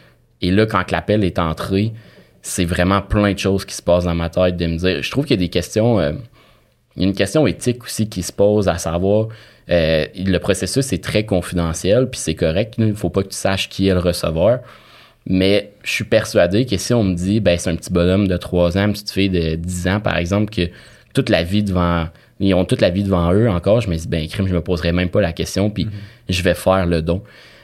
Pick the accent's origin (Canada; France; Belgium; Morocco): Canada; Quebec; Tu sais, moi, je viens de l'Abitibi.